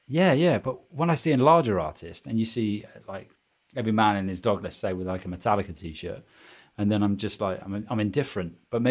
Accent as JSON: {"language": "English", "town": "Taunton", "region": "South West England", "country": "United Kingdom", "tie": "born or raised there", "said": "And no, Taunton. I tell a lie. My hometown."}